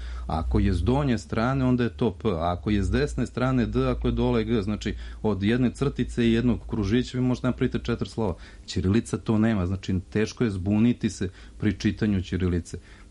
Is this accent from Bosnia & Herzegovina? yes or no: no; Serbia; Prosto mi kao Srbi nemamo dovoljno sadržaja na srpskom jeziku koje može